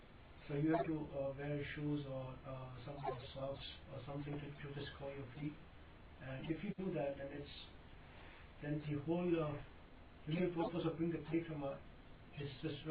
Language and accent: English; Bihar, India; No, I'm from Bihar.